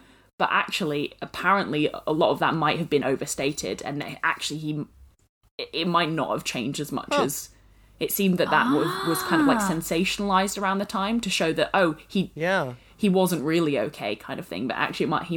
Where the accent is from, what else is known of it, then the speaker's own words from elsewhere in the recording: United Kingdom; I mean, I do, but I'm British.